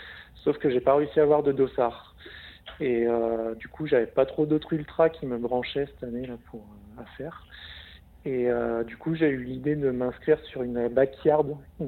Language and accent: French; Bayonne, Nouvelle-Aquitaine, France; Je viens de Bayonne.